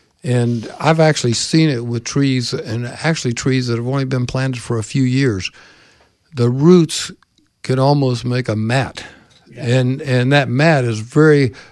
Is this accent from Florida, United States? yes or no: yes; Florida, United States; I haven't done that so much in a while, but one thing that as I grew up in Florida, Florida's changed from, being an old guy.